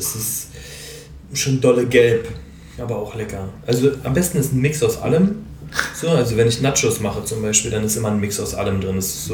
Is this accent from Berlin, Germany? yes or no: yes; Berlin, Germany; Aber ich komme auch aus Berlin